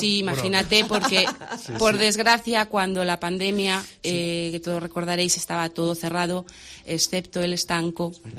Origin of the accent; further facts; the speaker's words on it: Bárcena, Cantabria, Spain; Nací aquí en Bárcena y muy feliz de vivir aquí. Me quise quedar aquí